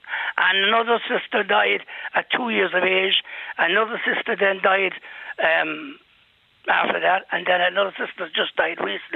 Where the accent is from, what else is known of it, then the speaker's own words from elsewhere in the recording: Cork, Munster, Ireland; also born or lived in Dublin; I was born in Dublin, but reared in Cork.